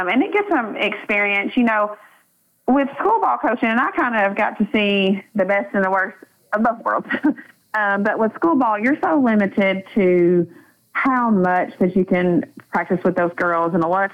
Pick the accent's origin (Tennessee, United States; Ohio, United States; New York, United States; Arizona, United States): Tennessee, United States; Bershaw Springs; now in Hillsboro, United States; I grew up in Bershaw Springs, Tennessee, which is from Grundy County.